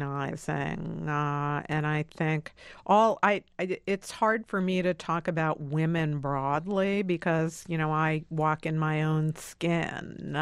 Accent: Manhattan, New York, United States; My guilty pleasure from the days that I was just growing up in Manhattan on my subway ride is the New York Post.

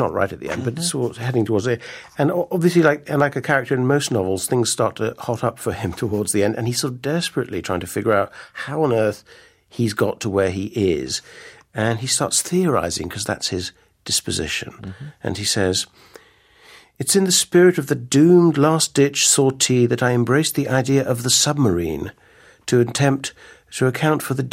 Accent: Ireland; born there

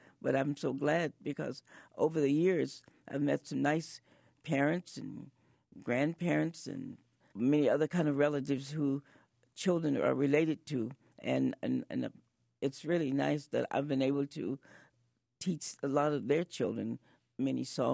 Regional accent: Chicago, Illinois, United States; born or raised there; also born or lived in St. Louis

